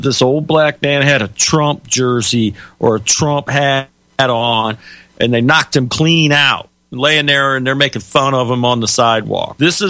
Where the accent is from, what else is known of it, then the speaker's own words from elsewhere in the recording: St. Louis, Missouri, United States; my hometown here in nice old St. Louis